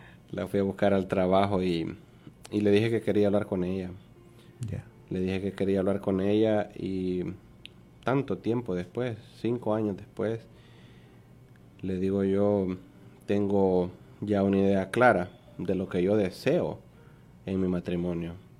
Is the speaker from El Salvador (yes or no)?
yes; San Miguel, El Salvador; Hay un lugar que se llama Moncagua en mi país, el desvío de Moncagua, que obviamente salvadoreños que nos estén escuchando, nos vayan a escuchar, van a saber de qué lugar estoy hablando.